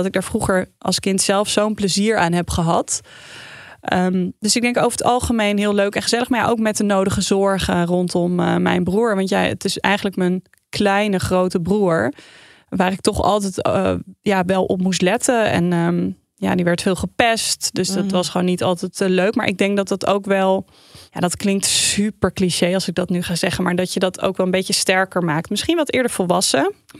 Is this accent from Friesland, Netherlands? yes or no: yes; Heerenveen, Friesland, Netherlands; ja, ik ben in Friesland opgegroeid in Heerenveen. Ik ben niet daar geboren. Ik ben in Zaandam geboren, maar dus wel altijd in Friesland opgegroeid.